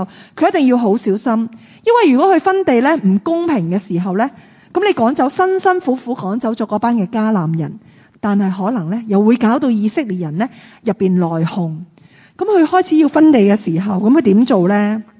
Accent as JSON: {"language": "Chinese", "country": "Hong Kong", "said": "那我们今天我们香港人可能屋企都会养一只毛蟹"}